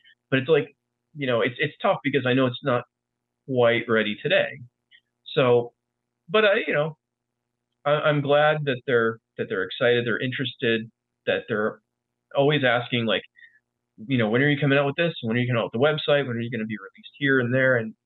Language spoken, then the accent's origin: English; New York, United States; I mean, Andy, I'm from New York.